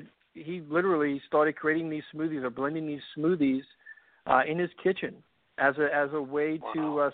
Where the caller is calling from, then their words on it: Metairie, Louisiana, United States; From our corporate headquarters based in Metairie, Louisiana.